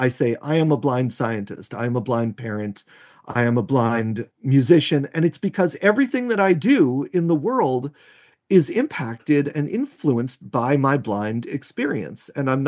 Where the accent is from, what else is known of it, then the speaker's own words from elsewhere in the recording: New York, United States; When I grew up in New York, I was blind, but I didn't embrace blindness.